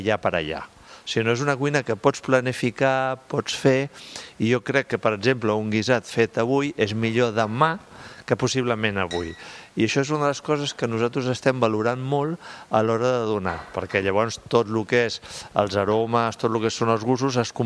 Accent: Catalonia, Spain; al final som catalans i a on hi ha negoci ja estem.

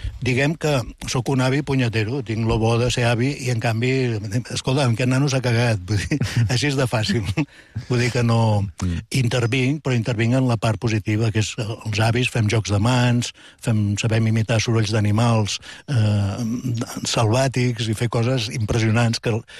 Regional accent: Vic, Catalonia, Spain; jo sóc de Vic, i fem el que podem.

